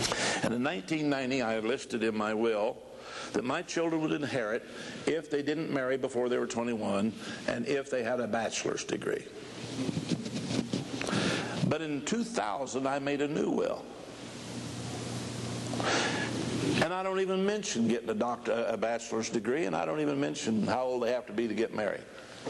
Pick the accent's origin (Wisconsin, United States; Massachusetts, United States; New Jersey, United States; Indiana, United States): Indiana, United States; accent: Indiana; You just have to forgive my Indiana accent.